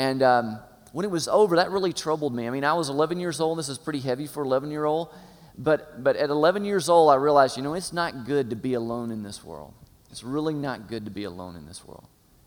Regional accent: Tallahassee, Florida, United States; born there; I was born in Tallahassee, Florida, and raised by great parents.

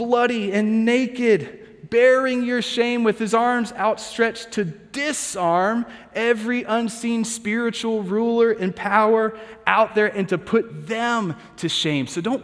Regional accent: the South, United States; now in Midwest, United States; I'm from the South. That's how I read that.

